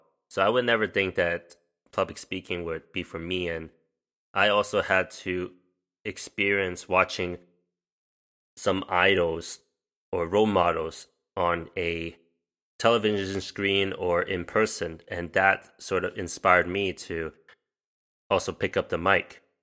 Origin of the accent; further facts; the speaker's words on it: New York, United States; first language English; I was born and raised in New York, right? So, and English is my native language.